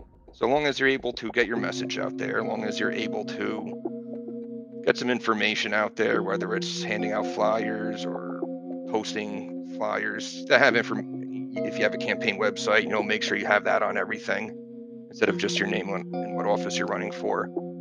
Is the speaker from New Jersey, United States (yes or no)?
yes; New Jersey, United States; But in my home state, New Jersey alone, there were two Greens running.